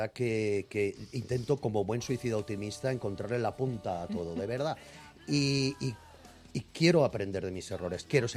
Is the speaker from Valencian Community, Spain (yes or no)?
yes; Valencian Community, Spain; también es cierto que soy valenciano y me gusta mi tierra